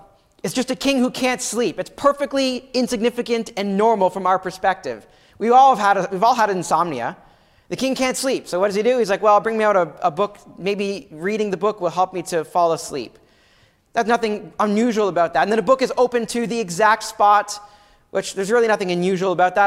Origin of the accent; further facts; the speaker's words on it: Ottawa, Ontario, Canada; but I grew up in Ottawa, and during high school and just after high school, I worked for a window company